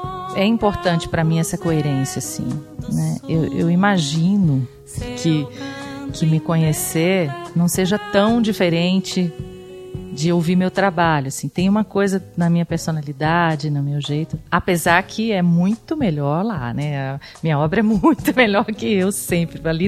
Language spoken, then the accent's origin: Portuguese; Minas Gerais, Brazil; now in São Paulo, Brazil; Então é uma mineira que veio para São Paulo, que aqui desenvolveu a carreira, né?